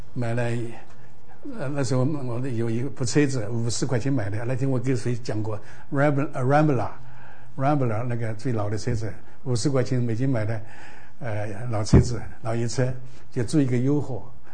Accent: China; 我是中国人吧

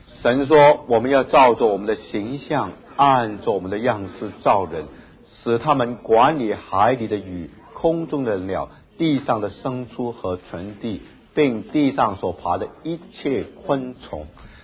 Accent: China; 就好像我们中国人对儿女取名字我们很看重，对不对？

